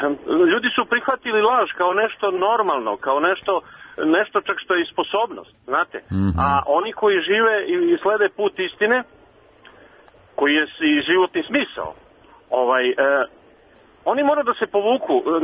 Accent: Vršac, Vojvodina, Serbia; Iz Vršca sam rodom, da.

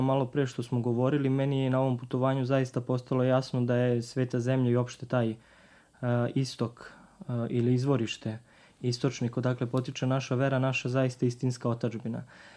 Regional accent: Šumadija, Serbia; pogotovo za nas koji potičemo iz Šumadije gde je sve nekako zelenilo, bujno i tako dalje

